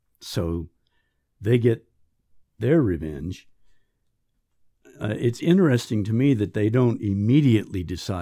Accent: California, United States; I was born and raised in California. We're used to the summer wildfires out there

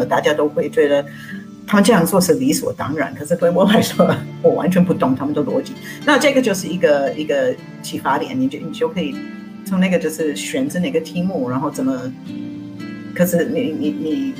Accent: United States; Chinese is a second language; now in Taiwan; 就是像我是美国人，然后到台湾来，首先需要学习语言

